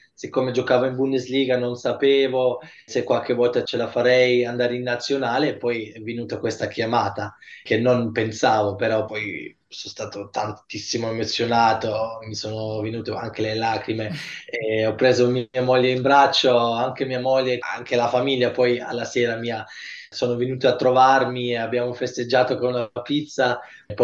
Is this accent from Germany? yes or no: yes; Germany; Con mamma e papà parlo pure italiano, con mia figlia parlo solo italiano, quindi ho detto sempre: sono tanto tanto contento che sono nato in Germania perché mi ha dato tanto, ho fatto qua la scuola